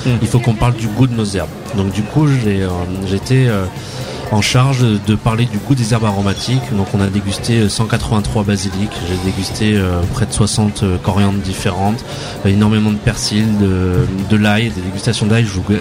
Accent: Nouvelle-Aquitaine, France; Par exemple, nous on est de Gironde

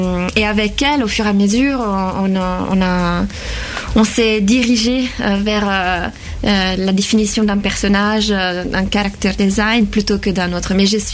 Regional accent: Italy; French is a second language; moved away as an adult; now in Angoulême, France; j'étais déjà en France parce que j'ai quitté l'Italie assez tôt, j'avais 20 ans, et je suis arrivée à Paris au début.

